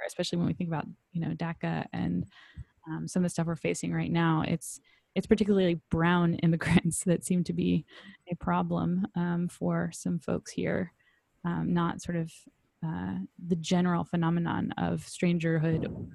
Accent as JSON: {"language": "English", "region": "Southern US", "country": "United States", "tie": "born or raised there", "said": "I mean, growing up in the South, you know, you think that we are the, you know, the people who invite folks into our homes and feed them, you know, chicken and tea."}